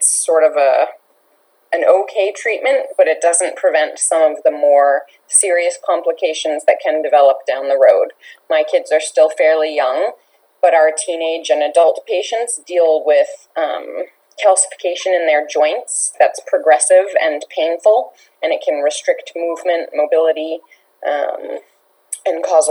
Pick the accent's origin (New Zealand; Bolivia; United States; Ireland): United States; Massachusetts; I'm from Massachusetts